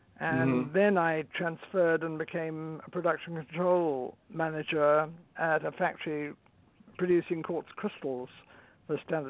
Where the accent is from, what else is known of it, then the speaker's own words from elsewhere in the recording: London, United Kingdom; moved away as an adult; now in United States; I was born in London, and I spent the first nearly 50 years of my life there.